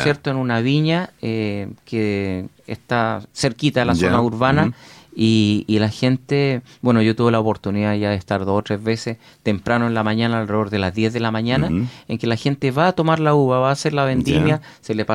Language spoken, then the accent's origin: Spanish; Concepción, Biobío, Chile; yo soy de acá de Concepción